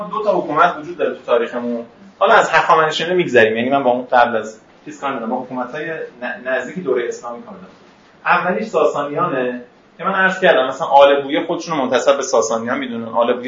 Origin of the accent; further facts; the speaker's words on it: Iran; برای ما که ایرانی هستیم